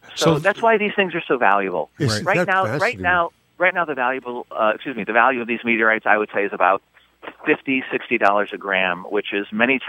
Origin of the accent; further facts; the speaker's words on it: Southfield, Michigan, United States; I grew up in Southfield.